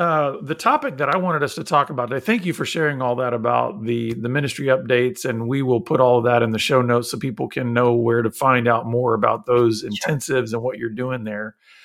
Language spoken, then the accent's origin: English; Texas, United States; So since I grew up in Central Texas, Liberty Hill was our main basketball rival when I was a senior in high school.